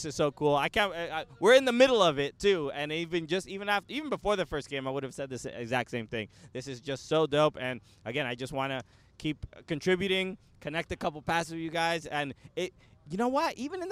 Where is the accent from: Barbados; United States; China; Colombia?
United States; Brooklyn, New York; look, I grew up in Brooklyn, New York. Brooklyn especially, not a lot of like team sports kind of a thing.